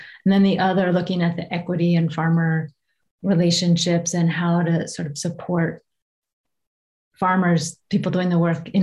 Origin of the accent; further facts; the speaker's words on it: West Virginia, United States; and I'm from West Virginia, and it reminds me of sort of that Appalachian forest.